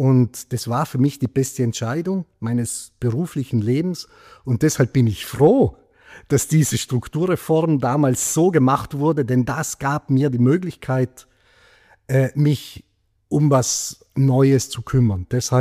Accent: Trentino-Alto Adige, Italy; now in Germany; Ich bin noch hier sehr verwurzelt und meine Heimat wird immer Südtirol bleiben. Ich bin aber zweiheimisch geworden im Schwarzwald

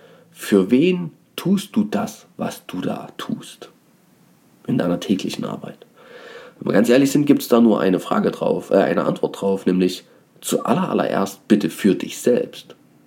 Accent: Dresden, Saxony, Germany; und ich habe ja auch eine Herkunft, bin ja Dresdner

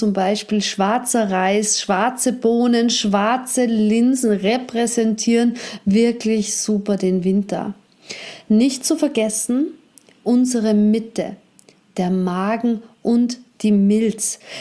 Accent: Austria; Bei uns in Österreich ganz charmant Gemüsekisterl.

